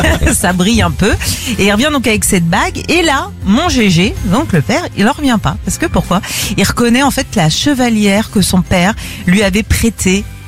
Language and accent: French; Pays de la Loire, France; Bon, on va filer chez moi dans la Sarthe.